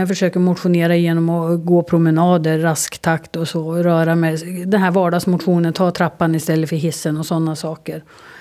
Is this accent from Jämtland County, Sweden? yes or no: no; Sala, Västmanland County, Sweden; Och sen vart jag tillfrågad ifrån Centerpartiet hemma i Sala om jag inte skulle engagera mig.